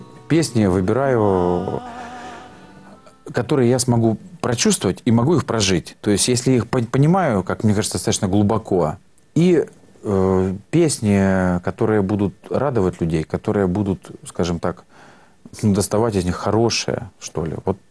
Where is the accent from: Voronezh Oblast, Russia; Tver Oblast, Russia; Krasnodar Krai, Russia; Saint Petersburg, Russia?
Voronezh Oblast, Russia; Я просто из Воронежской области, если кто не знает.